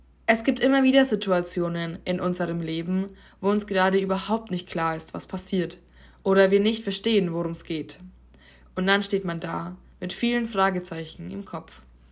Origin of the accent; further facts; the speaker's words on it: Veitsbronn, Bavaria, Germany; 2013 war ich auf Sommerfreizeit mit der evangelischen Jugend bei uns in meiner Heimatgemeinde in Veitsbronn.